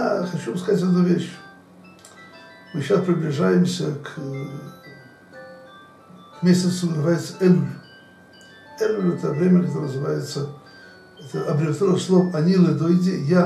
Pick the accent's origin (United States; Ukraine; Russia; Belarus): Ukraine; Odesa, Odesa Oblast; я родом из Одессы